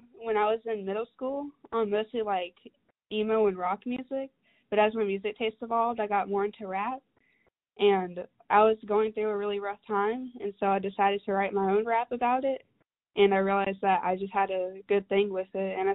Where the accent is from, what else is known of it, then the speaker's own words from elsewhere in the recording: Hall County, Georgia, United States; I'm a musician from Hall County, Georgia.